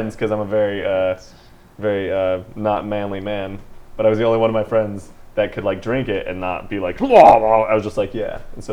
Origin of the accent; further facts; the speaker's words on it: California, United States; like, I grew up in the Central Valley, so a lot of, like, the people that I knew, the adults, were drinking, like, mudslide and wine coolers